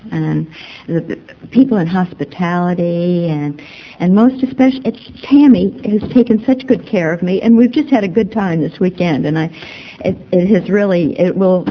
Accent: Pawtucket, Rhode Island, United States; And that's where I grew up. I grew up in Rhode Island. I grew up in Pawtucket, Rhode Island.

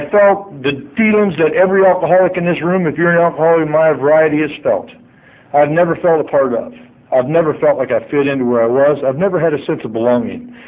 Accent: Illinois, United States; I'm from Illinois, and I'm sure the law is the same here.

